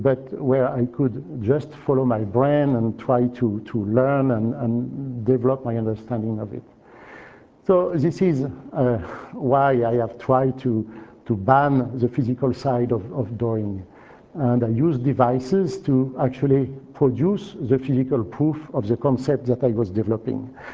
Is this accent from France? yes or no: yes; France; born or raised there; English is a second language